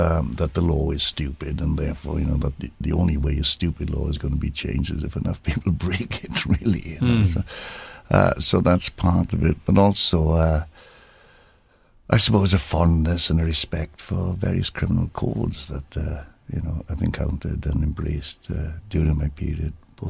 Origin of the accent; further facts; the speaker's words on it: United Kingdom; as I say, being British, you know, it might as well have been from Mars